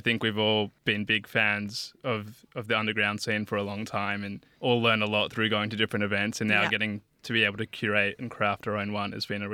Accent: Perth, Western Australia, Australia; moved away as an adult; I moved over from Perth at the end of last year, so I spent most of my young adulthood growing up in Perth

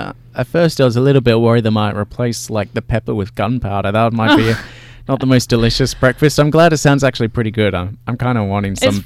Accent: Australia; I'm Australian.

